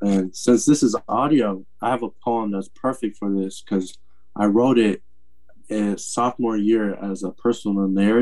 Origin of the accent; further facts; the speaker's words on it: Portland, Oregon, United States; Yeah, I was born and raised in Portland, the north side.